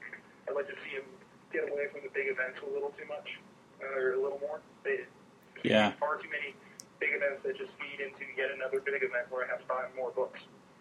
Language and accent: English; Timberlake, United States; I grew up here in Timberlake, so it's great to be able to serve the community I grew up